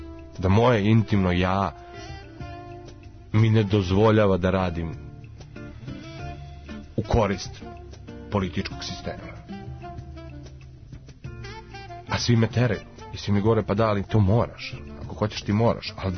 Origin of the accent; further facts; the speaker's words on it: Belgrade, Serbia; born there; ja sam, na primjer, užasno vezan za Beograd i za Srbiju.